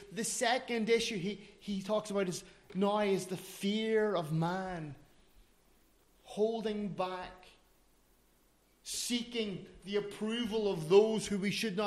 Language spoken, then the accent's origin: English; Ireland; now in Finland; as an Irishman